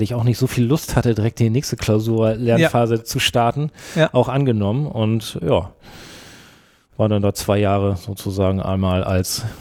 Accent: Schleswig-Holstein, Germany; born there; now in Hamburg, Germany; Ich komme tatsächlich gebürtig aus Schleswig-Holstein, ja, aus der Nähe von Kiel

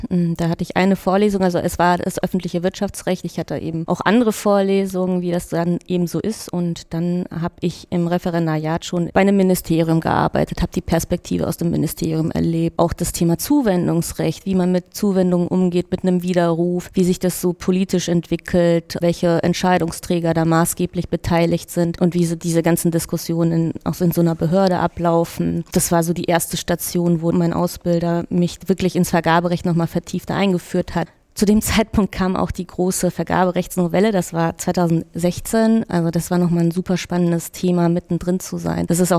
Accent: Bergkamen, North Rhine-Westphalia, Germany; Also ich komme aus dem Ruhrgebiet, aus Bergkam.

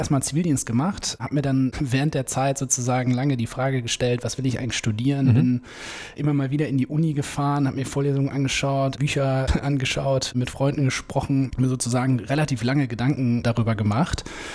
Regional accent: Düsseldorf, North Rhine-Westphalia, Germany; Ich komme hier aus Düsseldorf, genau.

